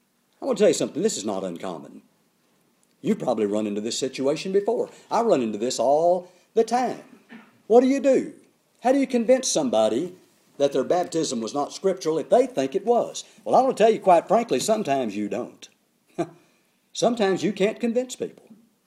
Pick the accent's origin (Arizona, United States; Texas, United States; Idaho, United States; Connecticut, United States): Texas, United States; Houston; I grew up in Houston. Now, I didn't mind driving in Houston. I guess you grow up in a place, you don't mind it so much.